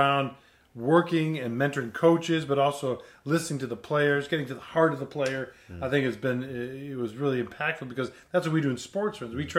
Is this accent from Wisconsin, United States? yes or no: yes; Wisconsin, United States; I'm from Wisconsin.